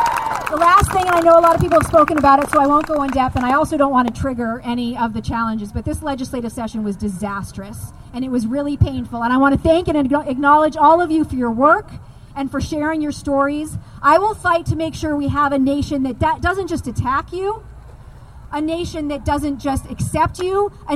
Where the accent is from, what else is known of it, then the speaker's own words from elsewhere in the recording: Bozeman, Montana, United States; I was raised in Bozeman by my mom, who's a homemaker, my stepdad, who was a union carpenter.